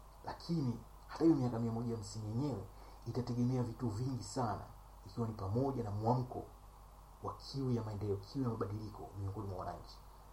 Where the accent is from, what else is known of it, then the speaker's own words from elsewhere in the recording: Tanzania; Mie asili yangu ni Tanzania, na asilimia 99.9 ya ndugu zangu wako Tanzania ikiwa pamoja na mzazi wangu.